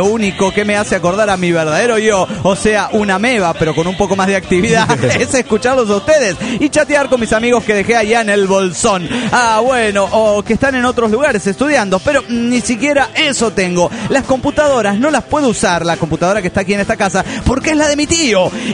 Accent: Villahermosa, Tabasco, Mexico; now in Mexico City, Mexico; Bueno, digo de Villahermosa porque ahora en Semana Santa estoy en Villahermosa, mi tierra natal. Aunque últimamente estoy chambeando y todo en el DF, ¿no?

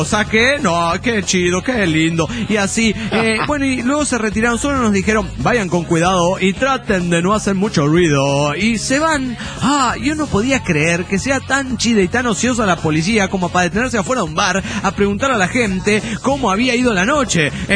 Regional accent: Ciudad Obregón, Sonora, Mexico; now in Nagaoka, Japan; de Obregón, Sonora.

